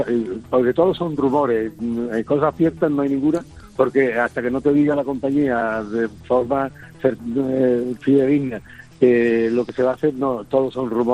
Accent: Spain; Nosotros somos 169 españoles.

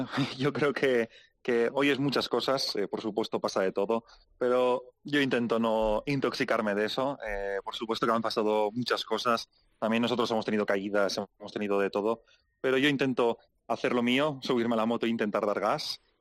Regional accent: Spain; hasta que no me ven a hablar, no, nadie se cree que soy español

